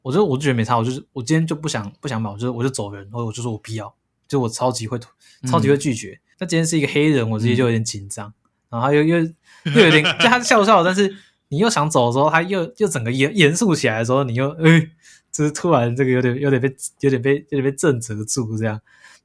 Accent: Taiwan; 就是说我是台湾来的

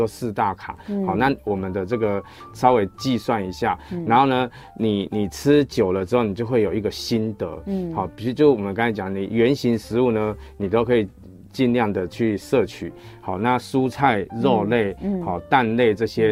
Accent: Taiwan

